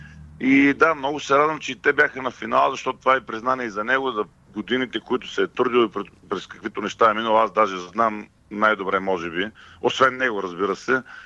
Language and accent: Bulgarian; Burgas, Burgas Province, Bulgaria; че съм израснал в Бургас